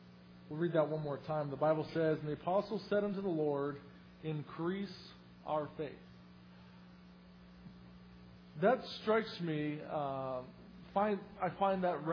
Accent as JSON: {"language": "English", "country": "Canada", "said": "I'm originally from Canada"}